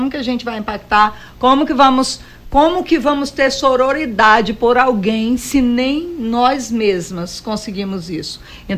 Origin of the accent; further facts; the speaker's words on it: Rio Branco, Acre, Brazil; now in Recife, Brazil; Eu sou acriana de Rio Branco e hoje moro no Recife.